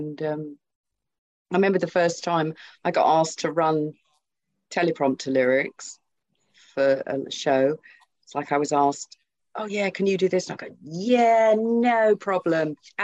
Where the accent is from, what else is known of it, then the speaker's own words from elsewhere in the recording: Oxford, South East England, United Kingdom; also born or lived in Glasgow; I was born in Glasgow, but we moved to Oxford, where my father got the job, you know, teaching, sort of lecturing in linguistics.